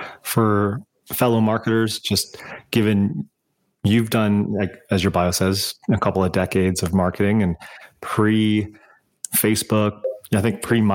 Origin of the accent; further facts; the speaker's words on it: West Coast, United States; I grew up on the West Coast. So I was definitely